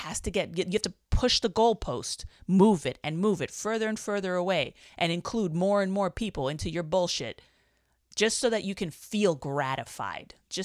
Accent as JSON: {"language": "English", "country": "United States", "said": "We're American. We're dumb."}